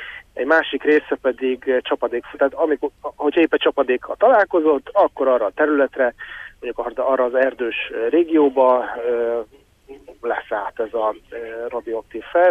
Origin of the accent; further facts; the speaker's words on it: Belarus; now in Hungary; én Belarusban nőttem fel, mi 1995-ben költöztünk Magyarországra